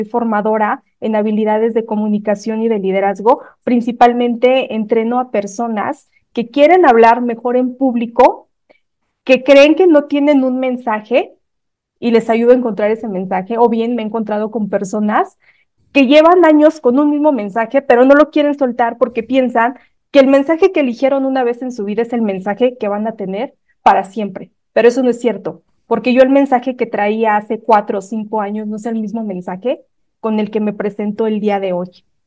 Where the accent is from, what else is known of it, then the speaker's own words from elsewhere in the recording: Mexico; Como bien mencionas, soy mexicana.